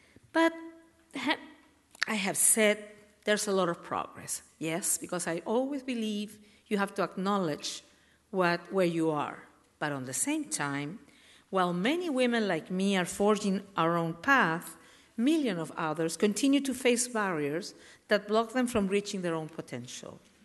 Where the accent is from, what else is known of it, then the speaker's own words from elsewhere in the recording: Chile; serve as a leader in my home country of Chile